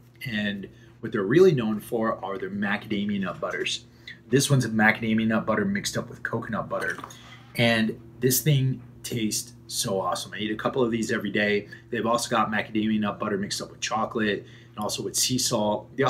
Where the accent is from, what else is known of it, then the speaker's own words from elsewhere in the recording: Connecticut, United States; I'm from Fairfield County, Connecticut.